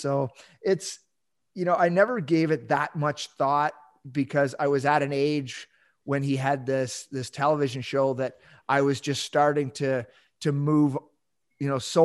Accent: Ontario, Canada; I grew up in Southern Ontario. It's kind of funny because I grew up in rural, what I would consider farm country, right? You know, a couple hours drive from Toronto, but really it's just a bunch of farm kids, few small towns here and there.

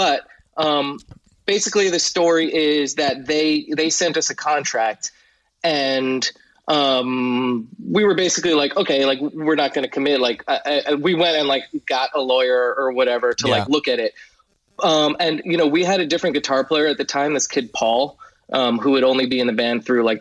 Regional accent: New Jersey, United States; Yeah, so I grew up in Jersey. I went to a private Jewish day school my whole life, so from like pre-K through 12th grade.

